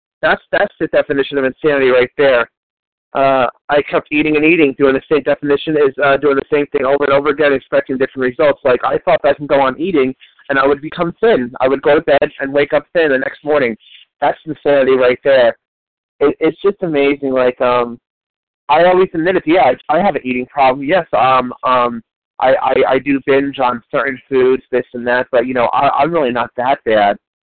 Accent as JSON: {"language": "English", "region": "East Coast", "country": "United States", "said": "I'm from the East Coast."}